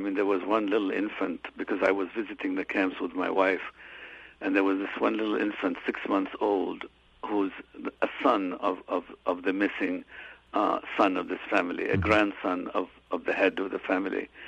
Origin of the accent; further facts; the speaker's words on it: Lebanon; I grew up in Lebanon. Syria was right next door.